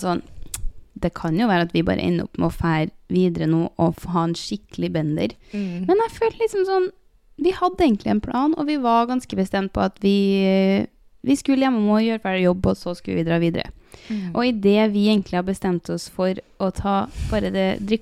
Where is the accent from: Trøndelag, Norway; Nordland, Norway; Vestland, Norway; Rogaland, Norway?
Trøndelag, Norway; Trondheim; Vi var sånn, ja, vi er fra Trondheim.